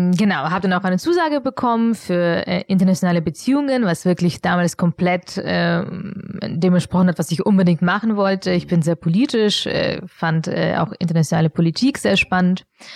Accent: Augsburg, Bavaria, Germany; German is a second language; obwohl ich Deutsch erst erlernen musste, dann mit 11, 12 Jahren. Und bin dann nach München gezogen, also ich bin in Augsburg aufgewachsen, was ja circa 50 Kilometer entfernt liegt von München

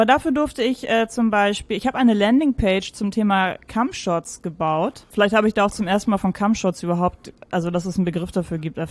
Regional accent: Mecklenburg-Vorpommern, Germany; born there; also born or lived in Stuttgart; now in Hamburg, Germany; Ich bin keine Ur-Hamburgerin. Ich bin zugezogen, in erster Generation zugezogen. Ich komme gebürtig aus MacPom. Damals war das ja sogar noch DDR.

